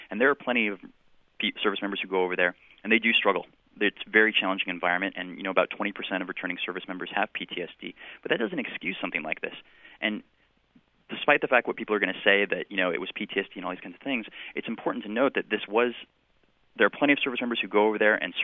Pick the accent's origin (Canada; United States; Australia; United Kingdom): United States; I was disgusted as a Marine and as an American.